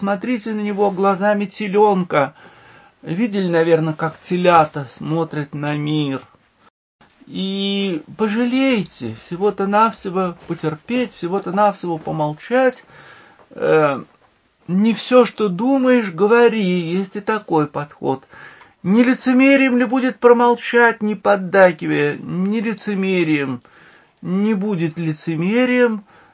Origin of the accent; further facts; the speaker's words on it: Tula, Tula Oblast, Russia; Я из Тулы. Мы проходим через центр Тулы к Кремлю.